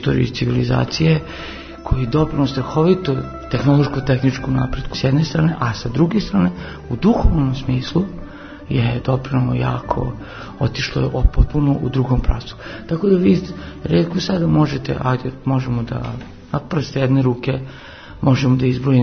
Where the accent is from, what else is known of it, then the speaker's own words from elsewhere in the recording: Novi Sad, Vojvodina, Serbia; Ja sam imao sreću da je otvorila se akademija kod nas u Novom Sadu 75.